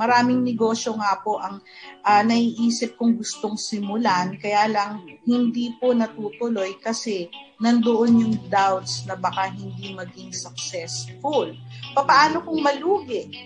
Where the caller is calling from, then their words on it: Valenzuela, Metro Manila, Philippines; from Valenzuela, Bulacan.